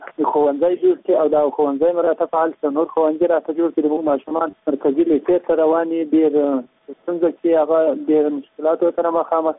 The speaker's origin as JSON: {"language": "Pashto", "region": "Paktika", "country": "Afghanistan", "said": "د پکتیکا ولایت"}